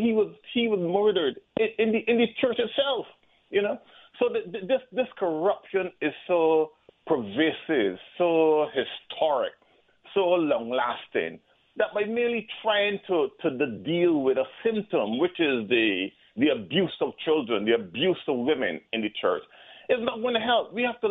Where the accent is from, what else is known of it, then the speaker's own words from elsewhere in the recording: Barbados; I come from Barbados